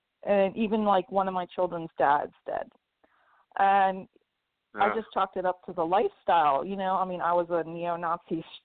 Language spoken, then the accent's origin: English; Massachusetts, United States; I grew up on Cape Cod, Massachusetts.